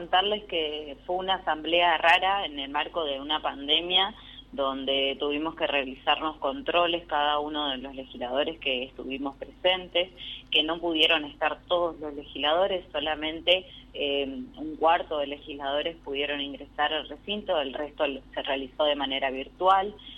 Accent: Argentina

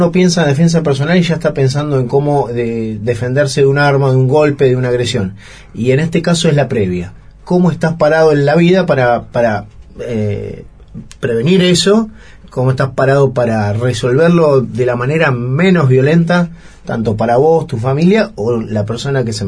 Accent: La Plata, Buenos Aires Province, Argentina; Soy de La Plata.

